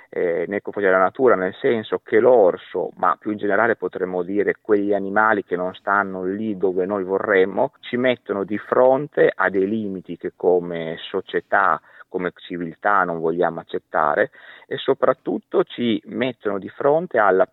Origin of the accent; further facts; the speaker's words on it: Bologna, Emilia-Romagna, Italy; born there; sono nato sì a Bologna, però sono vissuto in un piccolo paesino, mio padre aveva una campagna, aveva la terra, quindi sono cresciuto a contatto con la natura